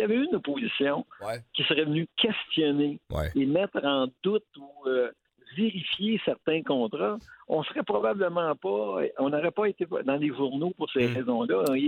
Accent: Laval, Quebec, Canada; Oui, je viens de Laval, effectivement.

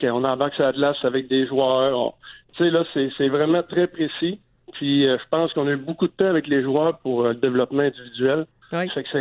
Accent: Quebec, Canada; now in Syracuse, United States; Puis nous autres, en tant que Québécois, ben, on a des joueurs québécois ici à Syracuse.

